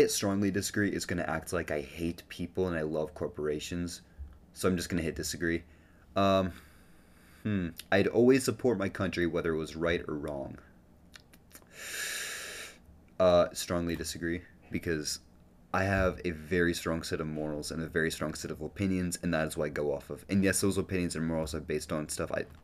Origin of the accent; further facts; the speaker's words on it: United States; born there; I'm glad I was born in America.